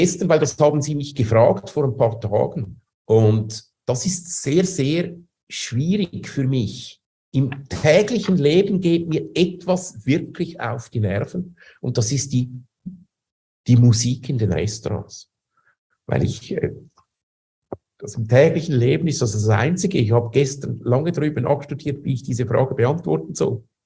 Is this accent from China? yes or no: no; Switzerland; now in Moscow, Russia; Ich bin Schweizer. Ich habe in Zürich gewohnt viele Jahre. Ich habe auch in anderen Städten gewohnt, aber sicher. Ja, sehr wahrscheinlich 30 Jahre in Zürich.